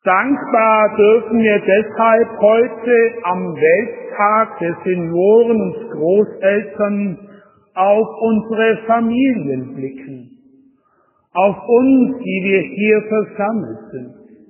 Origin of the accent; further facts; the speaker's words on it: Wörnitzstein, Bavaria, Germany; Ich durfte gestern in meiner Heimat im wunderschönen Wörmitstein eine Hochzeit mitfeiern.